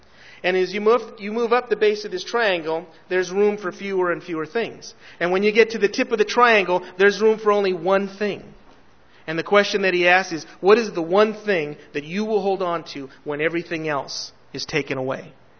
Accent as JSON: {"language": "English", "town": "Los Angeles", "region": "California", "country": "United States", "tie": "born or raised there", "said": "I grew up in East Los Angeles. I grew up across the street from the largest gang house in East Los Angeles."}